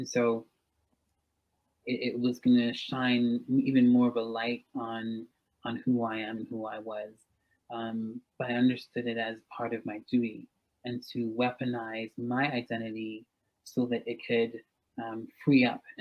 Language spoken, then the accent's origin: English; Bermuda; now in Toronto, California, United States; I'm from Bermuda, and so I understand that the music of Calypso is revolution music, right?